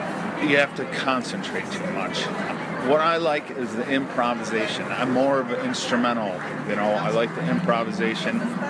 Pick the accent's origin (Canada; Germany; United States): United States; Cleveland, Ohio; No, I'm from Cleveland, Ohio.